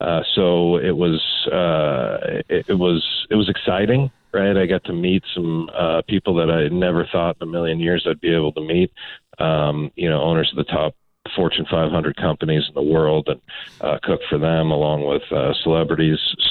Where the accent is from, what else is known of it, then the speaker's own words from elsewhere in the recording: La Quinta, California, United States; now in Thermal, United States; So I actually live in Thermal. I grew up in La Quinta. Born and raised Coachella Valley, left, went off to culinary school